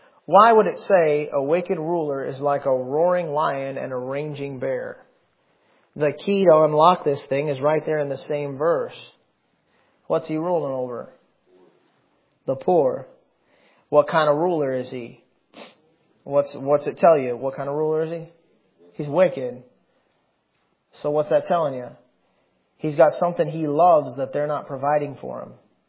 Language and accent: English; United States; And I'm an American. I love my country.